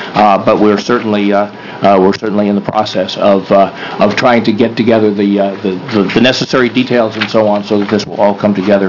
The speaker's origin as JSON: {"language": "English", "town": "Portland", "region": "Oregon", "country": "United States", "said": "from Portland, Chair of the Oregon Health Policy Board."}